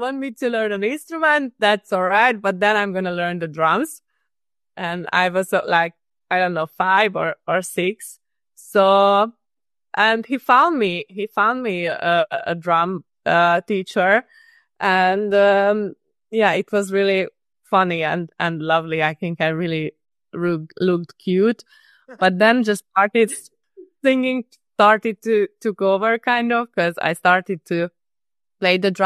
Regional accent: Budapest, Hungary; now in Los Angeles, United States; I'm in LA currently, but I'm from Budapest originally

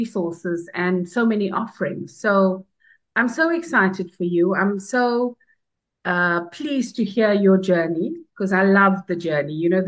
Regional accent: South Africa; And being South African, the word, you know, the word Rubicon, right?

